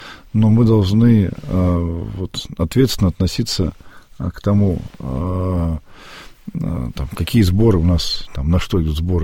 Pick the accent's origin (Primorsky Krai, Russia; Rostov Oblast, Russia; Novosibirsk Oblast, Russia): Primorsky Krai, Russia; Vladivostok; я приехал там из Владивостока